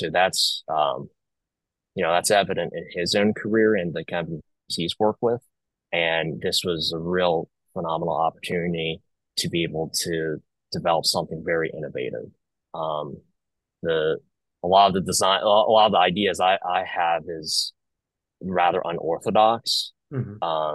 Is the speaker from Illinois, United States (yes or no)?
no; New York, United States; And growing up in New York, I never had the opportunity to shoot any pistols, at least easily.